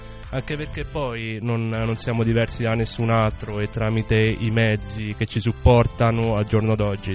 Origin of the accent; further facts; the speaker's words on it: Rome, Lazio, Italy; ho 29 anni, vengo da Roma, sono un ragazzo ipovedente